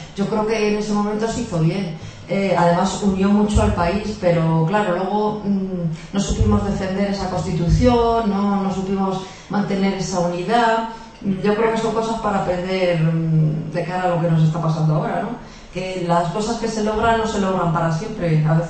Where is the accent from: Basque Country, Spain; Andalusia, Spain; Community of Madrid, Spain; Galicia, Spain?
Community of Madrid, Spain; Aranjuez; Yo que soy de Aranjuez y allí se habla mucho de Godoy